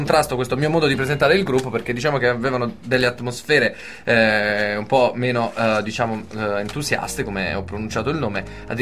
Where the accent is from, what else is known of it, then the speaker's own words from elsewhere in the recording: Taranto, Apulia, Italy; noi tutti quelli che siamo di Taranto non viviamo a Taranto